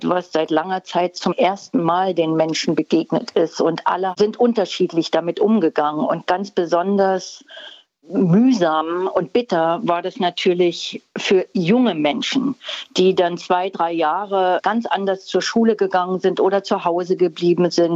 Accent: East Germany, Germany; now in Berlin, Germany; Ich bin in der DDR sozialisiert und groß geworden. Mit Mitte 20 habe ich den Westen erlebt, weil ich nach West-Berlin ausgewandert bin, also den Rhein-Westen.

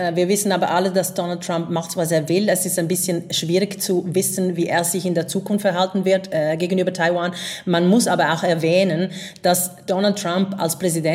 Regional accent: Venice, Veneto, Italy; German is a second language; now in Germany; ich habe in 97 in Venedig, daher wo ich komme, aus Italien, angefangen zu studieren

